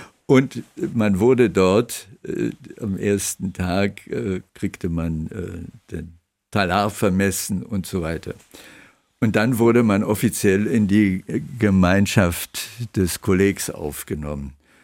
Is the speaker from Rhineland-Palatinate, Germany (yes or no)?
no; Berlin, Germany; ich bin in Berlin groß geworden und da war man immer ganz kleine Minderheit.